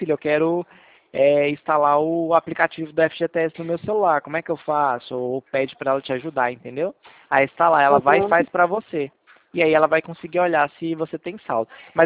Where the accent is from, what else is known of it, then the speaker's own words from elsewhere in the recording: Goiânia, Goiás, Brazil; eu sou aqui de Goiânia. Eu falo de Goiânia, Goiás.